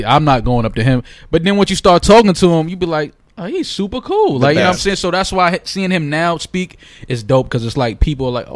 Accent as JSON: {"language": "English", "town": "Bronx", "region": "New York", "country": "United States", "said": "I'm from the Bronx."}